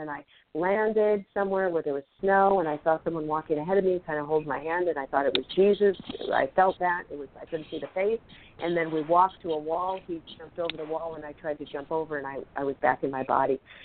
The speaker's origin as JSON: {"language": "English", "town": "Seattle", "region": "Washington", "country": "United States", "tie": "born or raised there", "said": "I grew up in Seattle, Washington, and like in the summer when it was hot or something"}